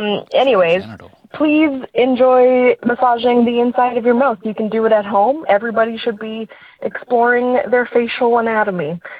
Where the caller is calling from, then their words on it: Calgary, Alberta, Canada; I'm from Calgary, Alberta in Canada.